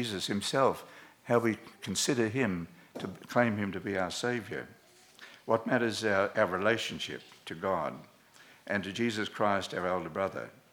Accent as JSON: {"language": "English", "town": "Rockhampton", "region": "Queensland", "country": "Australia", "tie": "born there", "said": "this story rings a bell with me because I was born in Rockhampton."}